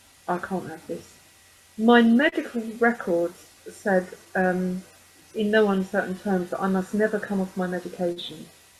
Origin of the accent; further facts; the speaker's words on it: East of England, United Kingdom; I was in Liverpool, which is about 250 miles from my hometown near London. And I'd come back to Essex and I spent another few weeks in an Essex hospital